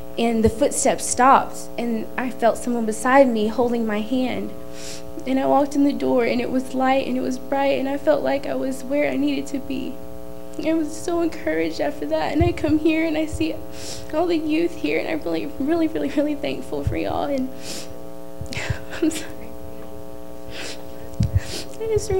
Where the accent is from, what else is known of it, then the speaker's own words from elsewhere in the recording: Houston, Texas, United States; You know, I'm from Houston.